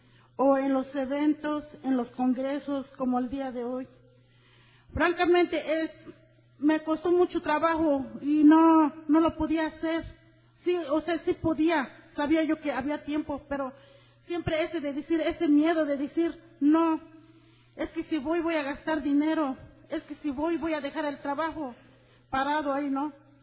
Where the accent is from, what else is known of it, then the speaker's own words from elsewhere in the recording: Querétaro, Mexico; soy una alcohólica. Yo vengo del estado de Querétaro y pertenezco en el área Querétaro, Central Mexicana.